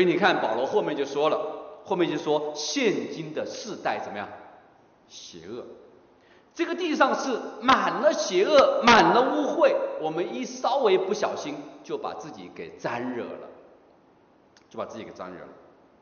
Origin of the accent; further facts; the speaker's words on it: Hubei, China; 我是农村长大，我是在湖北农村长大的。在中国的农村长大的